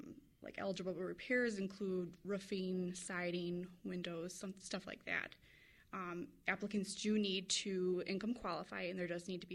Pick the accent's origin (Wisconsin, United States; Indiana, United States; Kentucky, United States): Wisconsin, United States; Genoa City; also born or lived in Burlington; I was born in Burlington, raised in Genoa City, so I am a Walworth County girl.